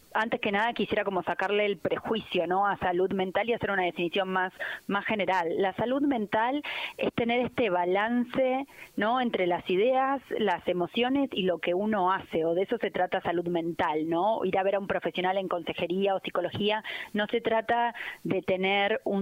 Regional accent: Argentina; yo soy argentina

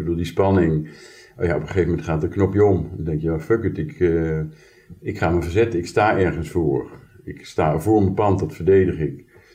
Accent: Elst, Gelderland, Netherlands; Ik kom uit Elst, ik heb leraaropleiding gedaan, maar die niet afgemaakt.

